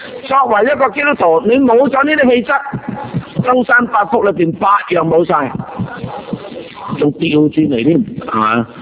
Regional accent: Guangdong, China; 所以我哋廣東人叫鹽叫做咩噶？

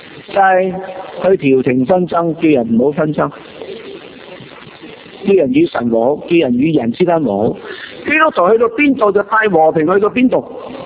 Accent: Guangdong, China; 所以我哋廣東人叫鹽叫做咩噶？

